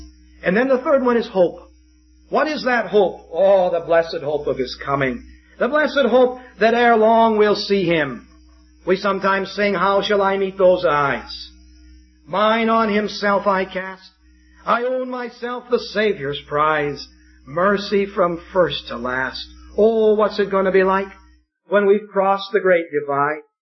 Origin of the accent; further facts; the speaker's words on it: United States; We're ambassadors for Christ. I come from the United States.